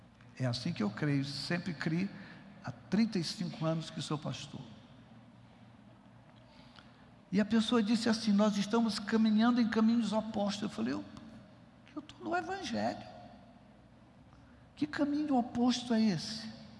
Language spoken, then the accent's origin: Portuguese; Northeast Region, Brazil; Mas ele me irritou, porque eu sou nordestino.